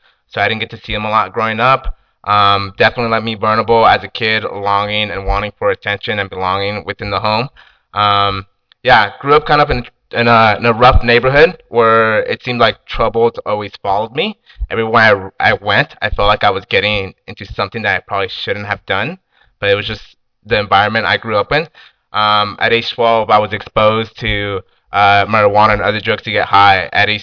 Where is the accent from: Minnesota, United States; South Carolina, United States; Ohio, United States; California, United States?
California, United States; Santa Maria; I'm from Santa Maria. I was actually born and raised there.